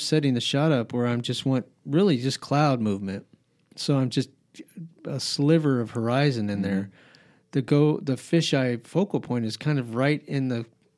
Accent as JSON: {"language": "English", "town": "Albuquerque", "region": "New Mexico", "country": "United States", "tie": "born or raised there", "said": "I grew up in New Mexico in Albuquerque, and we used to go to a lake called Conchas."}